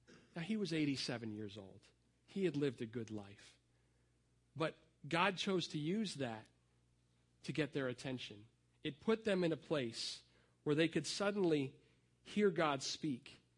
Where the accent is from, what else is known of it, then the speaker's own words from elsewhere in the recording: Massachusetts, United States; also born or lived in Canada; When I was on vacation, I visited a church that I grew up at in Massachusetts.